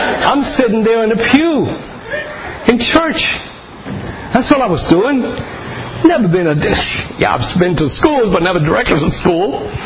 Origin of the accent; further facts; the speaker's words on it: New Jersey, United States